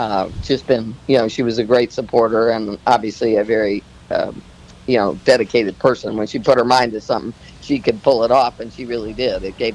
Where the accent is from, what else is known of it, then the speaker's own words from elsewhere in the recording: St. Petersburg, Florida, United States; And of course, growing up in St. Pete, I don't know if you remember this.